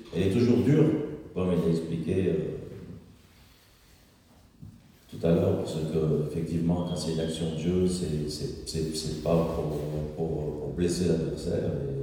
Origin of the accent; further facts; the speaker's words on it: Switzerland; Il faut des étrangers, il ne faut plus des Suisses, on est tous des Suisses.